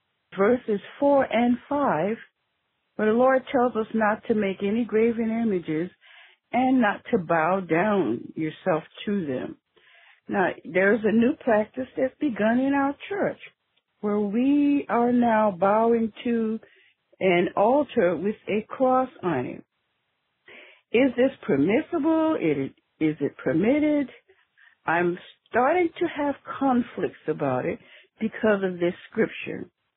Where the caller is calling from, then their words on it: South Carolina, United States; I'm calling from South Carolina.